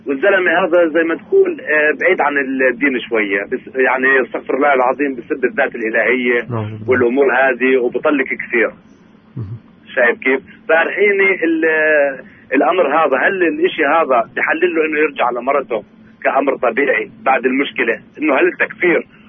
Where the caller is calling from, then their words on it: Kuwait; من الكويت بحكي معك